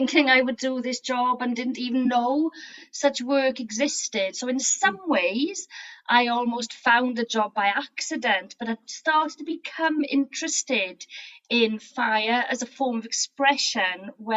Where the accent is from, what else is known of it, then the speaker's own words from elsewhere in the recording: Wales, United Kingdom; Perhaps first and foremost, I'm a Welsh woman. So I'm a child of the 1970s, brought up in a small mining town called Aberdeen, South Wales Valleys.